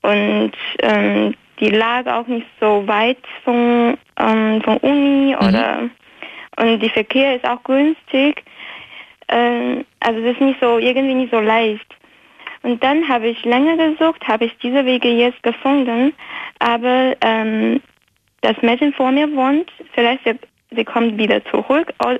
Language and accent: German; northern China, China; German is a second language; now in Berlin, Germany; Aus China.